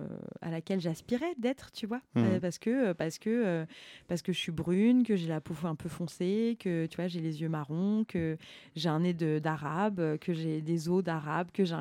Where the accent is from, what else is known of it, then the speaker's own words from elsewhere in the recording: Île-de-France, France; je suis née à Paris. Bon, j'ai pas grandi à Paris, j'ai grandi en banlieue, mais je suis née à Paris. Ma première langue, c'était le français.